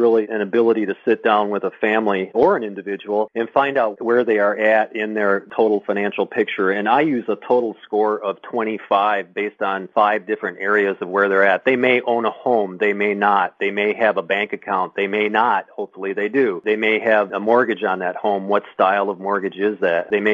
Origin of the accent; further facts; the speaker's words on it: Michigan, United States; now in California, United States; I'm originally from Michigan and came out to California about 20 years ago